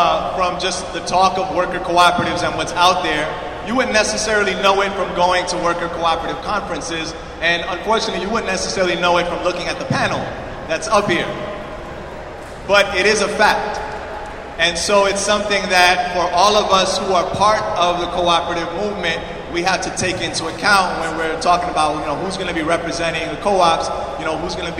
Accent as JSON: {"language": "English", "town": "Bronx", "region": "New York", "country": "United States", "said": "I'm from New York in the Bronx"}